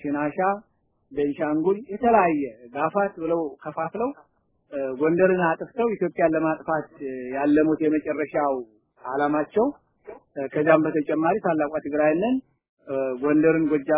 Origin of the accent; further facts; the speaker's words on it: Gondar, Amhara, Ethiopia; እኔ ጎንደር ተወልጄ ስላደኩ ማደራጀት የሚችለው በቀላሉ የጎንደርን ህዝብ ነው